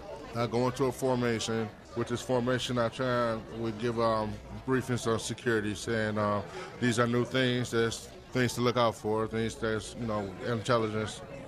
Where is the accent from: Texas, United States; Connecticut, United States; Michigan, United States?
Michigan, United States; Detroit; I'm from Detroit, Michigan, so all of my family members served in the auto industry in one form.